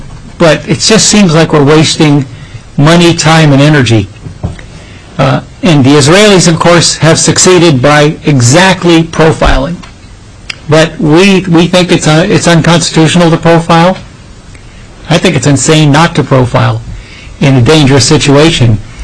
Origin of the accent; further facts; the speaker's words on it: New York City, New York, United States; I'm also a survivor of growing up in New York City in a rough neighborhood, Lower East Side of Manhattan.